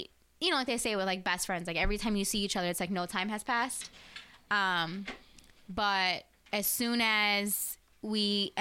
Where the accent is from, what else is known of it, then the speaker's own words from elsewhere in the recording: Chicago, Illinois, United States; My dad was born and raised in Chicago. I was just born in Chicago, but I was definitely